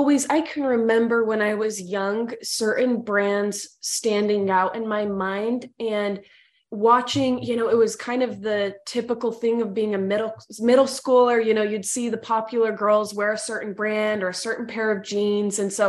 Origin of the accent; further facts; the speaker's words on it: Utah, United States; now in Seattle, United States; So currently live in Seattle, Washington. So I've lived here for 3 years now, but grew up in Utah, actually.